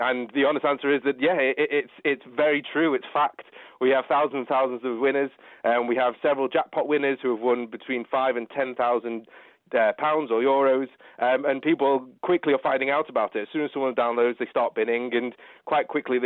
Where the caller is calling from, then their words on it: Manchester, North West England, United Kingdom; I'm calling from sunny Manchester this morning.